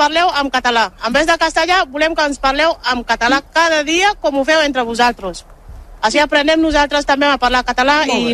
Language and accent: Catalan; Senegal; Catalan is a second language; now in Spain; Jo soc senegalesa.